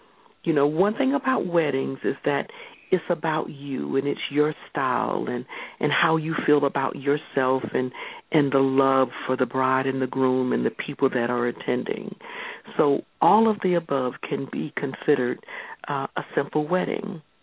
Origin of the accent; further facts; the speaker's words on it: Jacksonville, Florida, United States; Oh, that's my hometown.